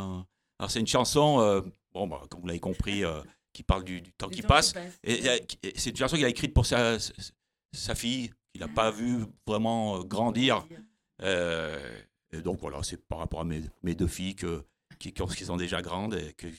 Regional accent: France; j'avais un pied dans les deux pays, je suis français bien évidemment, amoureux de la France avant tout.

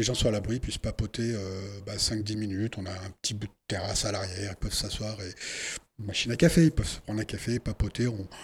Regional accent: Clermont-Ferrand, Auvergne-Rhône-Alpes, France; now in Voiron, France; Alors, je suis sur le Pays Voironnais depuis une trentaine d'années maintenant. Personnellement, je suis auvergnat, de Clermont-Ferrand, donc belle région également.

